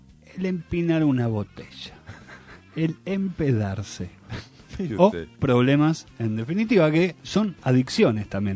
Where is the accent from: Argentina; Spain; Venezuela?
Argentina; Somos argentinos que como cada mañana te damos inicio a las noticias